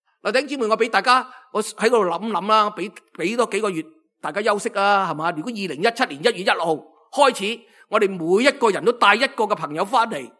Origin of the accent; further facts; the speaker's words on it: Guangdong, China; 我哋广东人就最容易啦，明白嘅系嘛？